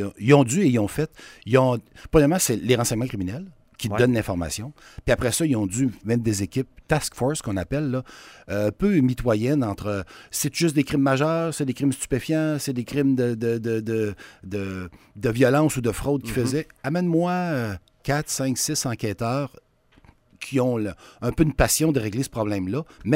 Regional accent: Quebec, Canada; Je viens de la Beauce, moi, là.

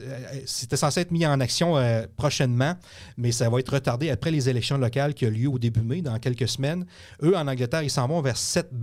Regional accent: Montmagny, Quebec, Canada; now in Quebec City, Canada; Moi, j'ai été élevé à Montmagny.

